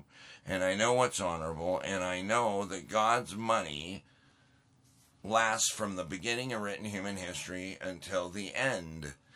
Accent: Montana, United States; I grew up in Montana.

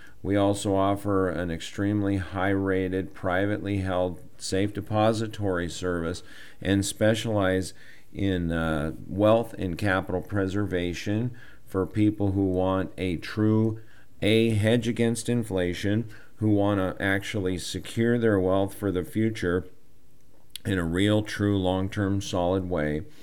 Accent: Montana, United States; I come from Montana.

